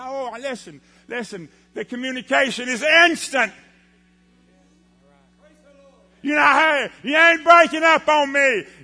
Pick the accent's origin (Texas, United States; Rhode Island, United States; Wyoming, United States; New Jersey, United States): Texas, United States; Newton; I said, "Listen, where I'm from, gravy is a beverage, you hear? That's where I'm from. I'm from Newton, Texas."